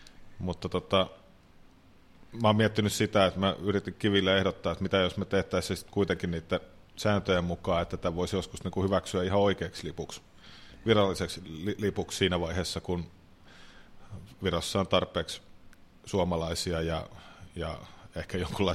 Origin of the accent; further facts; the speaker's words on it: Porvoo, Uusimaa, Finland; me ollaan Porvoosta lähdetty ja asuttu vähän joka puolella Suomea ja sitten päädytty tänne